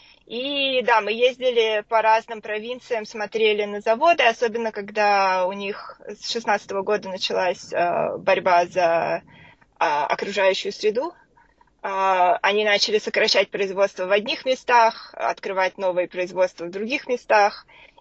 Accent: Moscow, Russia; moved away as an adult; also born or lived in Vilnius, Lithuania; Я родилась в Москве, там же училась, МИФИ закончила. А после этого, когда я закончила учиться, практически сразу мы переехали с мужем в Литву и прожили в Вильнюсе 6,5 лет

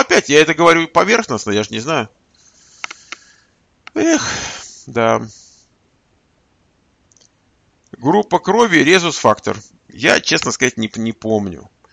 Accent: Moscow, Russia; now in California, United States; Я когда-то из Москвы. Последние 30 лет я из Кремниевой долины. Что в Калифорнии. На Калифорнийщине. А в данный момент я гуляю по Чехии. И вот оттуда вот веду этот разговор.

